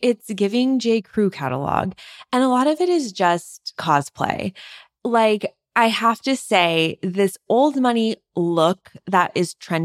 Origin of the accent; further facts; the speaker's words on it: United States; because I'm not European. I'm American.